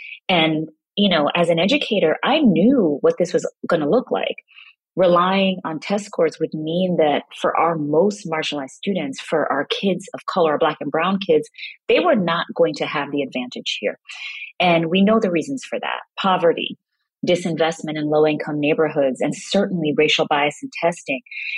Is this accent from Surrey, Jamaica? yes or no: yes; Kingston, Surrey, Jamaica; also born or lived in Brooklyn, New York, United States; I grew up partly in Kingston, Jamaica and Brooklyn, New York